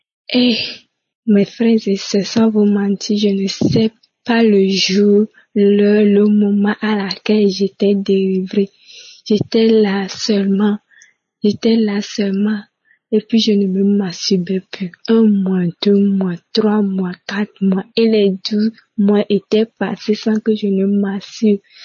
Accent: Maritime, Togo; Je suis une Togolaise vivant à Lomé.

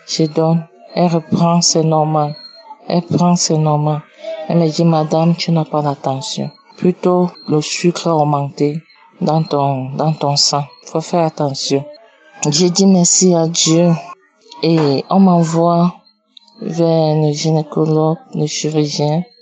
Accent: Cameroon; je suis Camerounaise.

